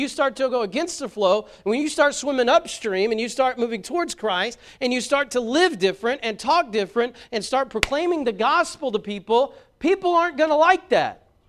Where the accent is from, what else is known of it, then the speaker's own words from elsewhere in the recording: Muldrow, Oklahoma, United States; If I tell them I'm from Bragg's, they're like, what's that? And if I tell them I'm from Vian, they're like, oh. And when I tell them I'm from Muldrow, it's just weird.